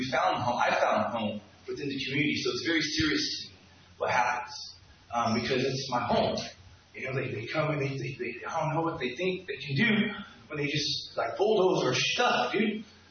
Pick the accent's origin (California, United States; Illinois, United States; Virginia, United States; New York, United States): California, United States; Santa Cruz; also born or lived in San Jose; I'm from California. I grew up here in Santa Cruz, and I was born in San Jose.